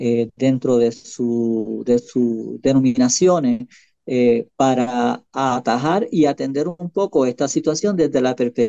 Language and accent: Spanish; Puerto Rico; Nos olvidamos que como buenos puertorriqueños, nosotros nos necesitamos uno a otro.